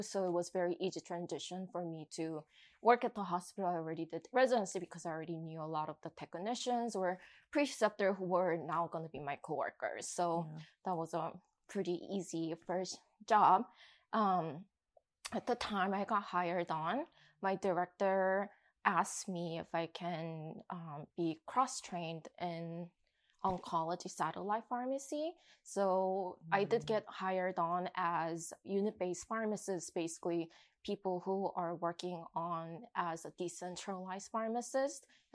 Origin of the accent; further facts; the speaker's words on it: Arizona, United States; also born or lived in Michigan; I'm originally from Arizona, but I did move from state to state a lot.